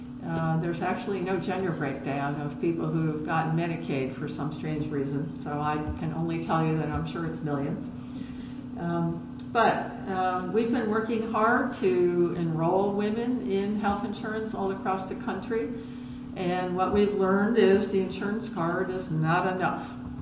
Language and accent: English; Manhattan, New York, United States; I'm from Manhattan.